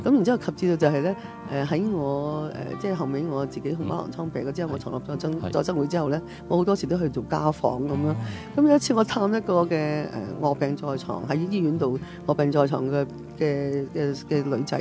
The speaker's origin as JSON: {"language": "Chinese", "town": "Chaozhou", "region": "Guangdong", "country": "China", "said": "我翻译回广东话，翻译回少少潮州话，我是潮州人来的。"}